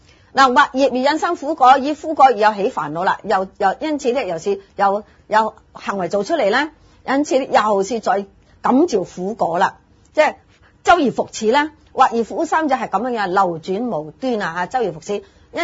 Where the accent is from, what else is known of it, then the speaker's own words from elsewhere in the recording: China; 我这种精神呢，我们中国人真的要学一下